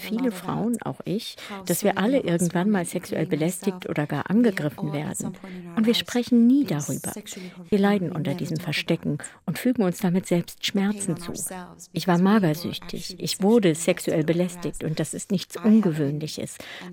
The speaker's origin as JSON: {"language": "German", "country": "Iran", "said": "speziell in meiner Heimat Iran."}